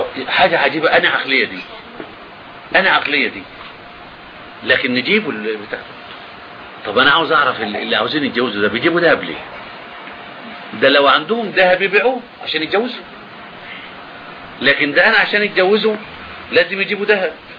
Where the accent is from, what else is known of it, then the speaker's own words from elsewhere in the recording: Alexandria, Alexandria Governorate, Egypt; ده في بنات بيبقوا ماشيين عندنا في اسكندرية